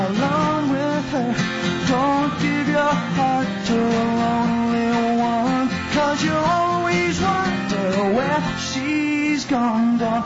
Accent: Kansas, United States; moved away as an adult; Live in the city. Yeah, I moved here a couple decades ago. But I am from Kansas.

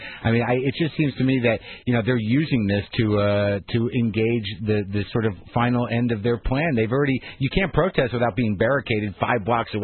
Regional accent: Jersey City, New Jersey, United States; born there; My father's parents were in Jersey City. I was born in Jersey City.

